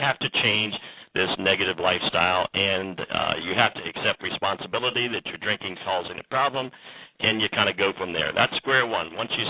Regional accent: Dover, Delaware, United States; now in Ohio, United States; And I would I was in Ohio, and I'd take it to the East Coast, born and raised in Dover, Delaware, and I'd pass it out among my brothers and sisters and mother.

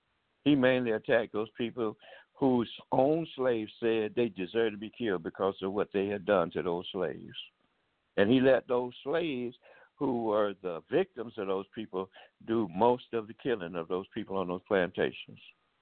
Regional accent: Alabama, United States; when I was a boy growing up in Alabama

